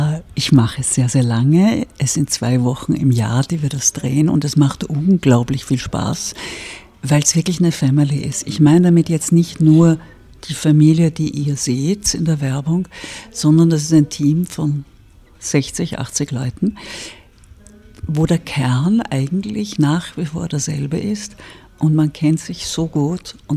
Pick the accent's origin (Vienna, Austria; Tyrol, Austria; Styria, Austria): Vienna, Austria; wenn ich Deutsch nicht als Fremdsprache nehme, ist es meine 4. Fremdsprache. Das Einzige ist, ich bin trotzdem in Wien aufgewachsen.